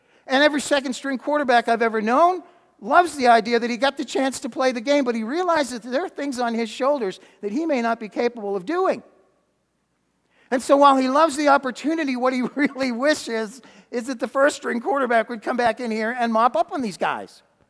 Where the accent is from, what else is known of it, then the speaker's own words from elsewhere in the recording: Massachusetts, United States; I mean, I grew up in Massachusetts.